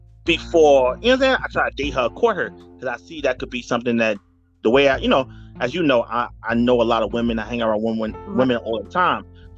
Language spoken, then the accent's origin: English; Bronx, New York, United States; I'm from the Bronx.